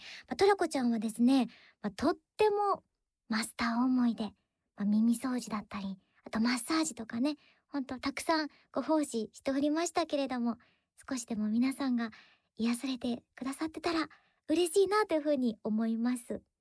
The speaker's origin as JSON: {"language": "Japanese", "region": "Chiba", "country": "Japan", "said": "私は千葉出身なんですけど"}